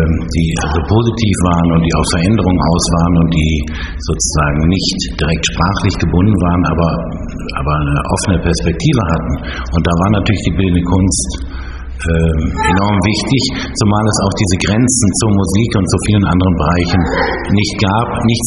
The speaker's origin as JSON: {"language": "German", "region": "North Rhine-Westphalia", "country": "Germany", "said": "ich komme aus dem Münsterland, also nach Holland, das war dann schon sehr spürbar."}